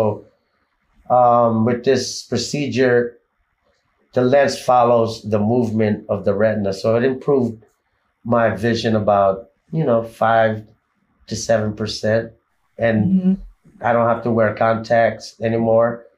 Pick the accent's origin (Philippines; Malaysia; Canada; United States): Philippines; when I built a house in the Philippines, I built it, you know, I brought my whole team, my bandmates, my hometown.